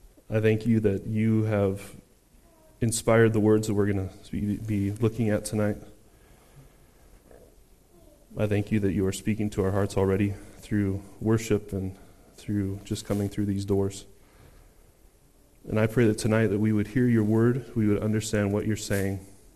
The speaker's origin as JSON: {"language": "English", "country": "United States", "said": "I am American, as you can hear."}